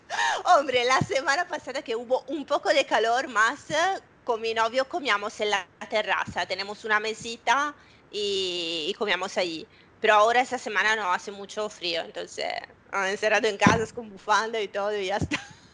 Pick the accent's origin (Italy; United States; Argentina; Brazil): Italy; no hay más las pizzerías que para nosotros, tú sabes, es como que un italiano sin pizza no puede quedarse